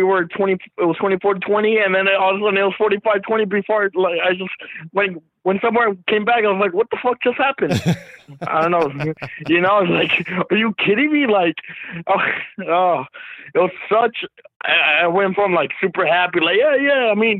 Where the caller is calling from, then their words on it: Texas, United States; from Texas.